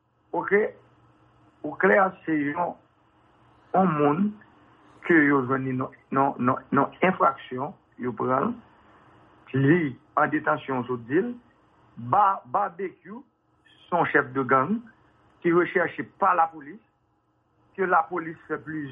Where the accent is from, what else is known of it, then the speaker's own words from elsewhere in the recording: Haiti; Je suis un haïtien